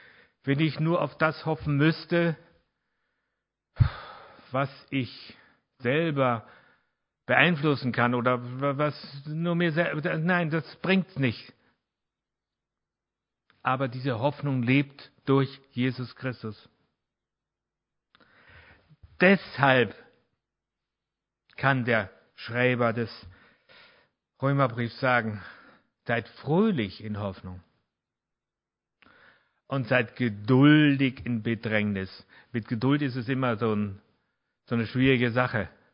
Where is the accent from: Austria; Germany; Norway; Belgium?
Austria; accent: Austrian; außer meinem österreichischen Akzent